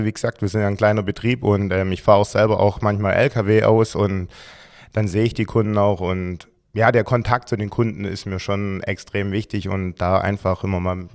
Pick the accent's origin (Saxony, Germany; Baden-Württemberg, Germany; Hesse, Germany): Baden-Württemberg, Germany; Gersten; Also ich komme eigentlich ursprünglich von Gersten, also von der Alb.